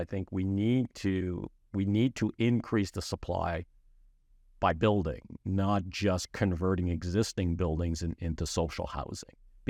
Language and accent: English; Montreal, Quebec, Canada; I'm from Montreal.